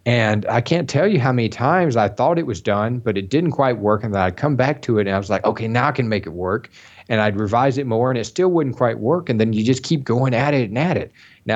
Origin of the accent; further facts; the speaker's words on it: Wetumpka, Alabama, United States; I grew up in central Alabama near Wetumpka. That's near Montgomery.